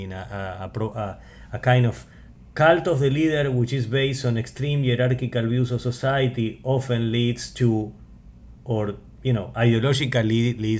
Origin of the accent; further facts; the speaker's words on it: Argentina; Yes, I mean, I'm from Argentina and I was born like, you know, in 1975